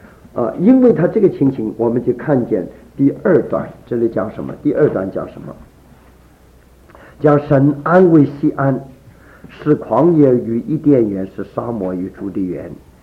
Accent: China; 我们中国人讲城门失火，什么吃鱼啊？

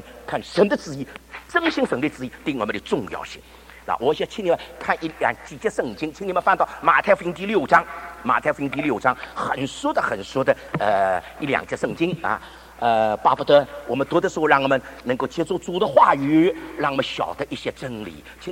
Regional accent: Shanghai, China; accent: Shanghai; 那我这个上海口音听得懂吧？

